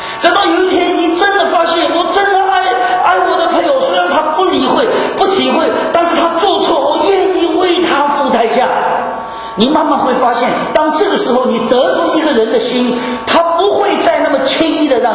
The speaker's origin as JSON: {"language": "Chinese", "region": "Shanghai", "country": "China", "said": "我也从上海来"}